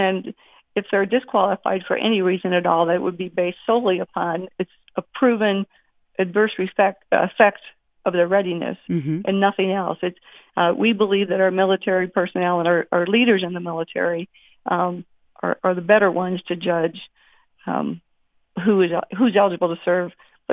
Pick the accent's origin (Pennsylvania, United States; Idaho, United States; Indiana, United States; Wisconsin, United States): Wisconsin, United States; and I'm from Wisconsin